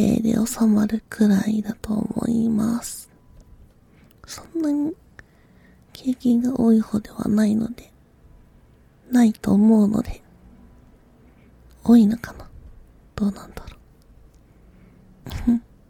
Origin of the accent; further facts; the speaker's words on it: Mie, Japan; also born or lived in Gifu; 岐阜県出身です。あまり訛りはないのですが、育ったのが三重県の方になるので、時々関西弁に近い言葉が出ることもあります。